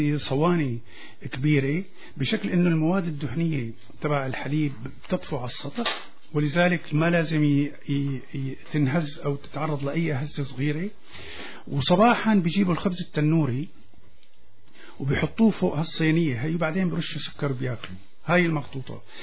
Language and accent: Arabic; Homs, Homs Governorate, Syria; أنا بدي أقول أزكية لأنه أنا حمصي طبعا